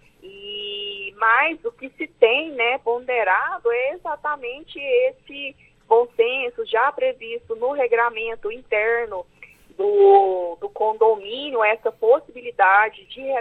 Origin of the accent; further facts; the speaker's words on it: Goiânia, Goiás, Brazil; Isso, sou de Goiânia, falo com vocês aqui de Goiânia.